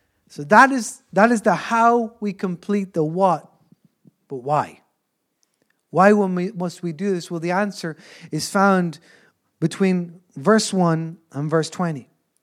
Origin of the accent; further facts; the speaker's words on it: Ireland; As Irish people, singing is in our DNA. It's within us.